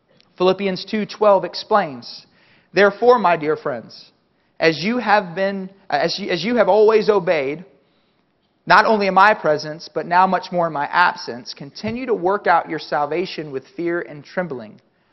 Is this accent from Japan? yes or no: no; the South, United States; Even though I grew up in the South and I grew up going to church